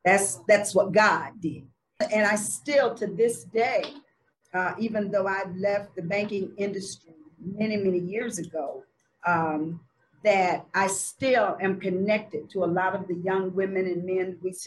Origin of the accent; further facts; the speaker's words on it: the South, United States; and I grew up here in the South when segregation was a very real part of my growing experience.